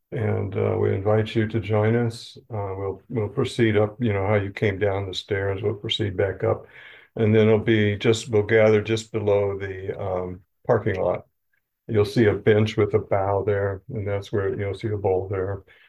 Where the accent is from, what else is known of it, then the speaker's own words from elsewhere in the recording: Illinois, United States; I'm from Illinois, just north of Chicago.